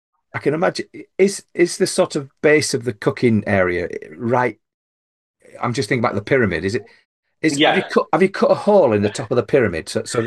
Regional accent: Yorkshire and the Humber, United Kingdom; We only get into Lancashire if there's a fight going, you know, because we're from Yorkshire.

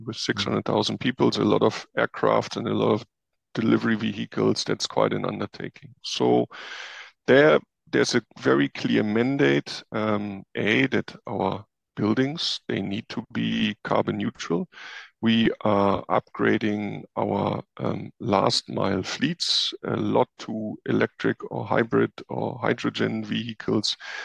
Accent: Germany; whether it's in Japan or also my home country, Germany

